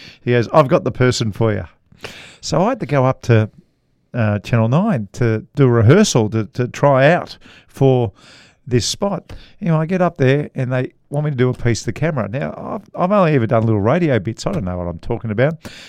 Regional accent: Australia; mate, I'm from Australia.

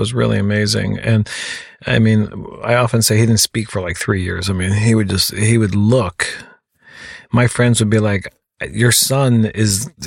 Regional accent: New York, United States; born there; I'm born in New York, and most of my damage is from New York. Of all my aunts, uncles, and grandparents, everybody's from New Jersey and New York and Northeast.

